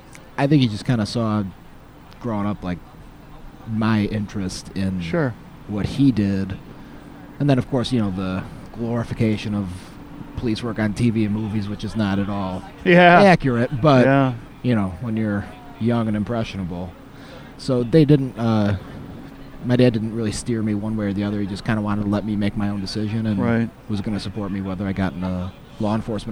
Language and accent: English; Illinois, United States; Grew up in the Beverly neighborhood, St. Barnabas Parish.